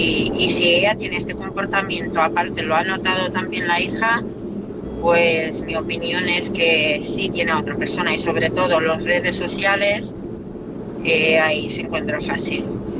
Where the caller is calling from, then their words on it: Toledo, Castilla-La Mancha, Spain; de Toledo.